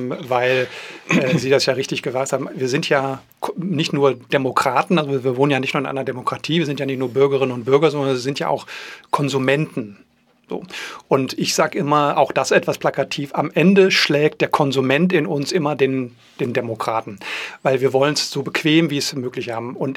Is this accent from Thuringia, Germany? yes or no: no; North Rhine-Westphalia, Germany; in meiner Heimatstadt in Westfalen